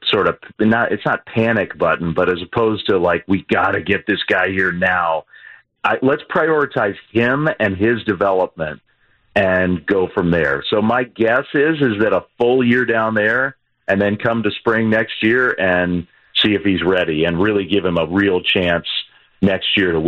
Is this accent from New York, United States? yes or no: no; Virginia, United States; You know, I grew up in Virginia.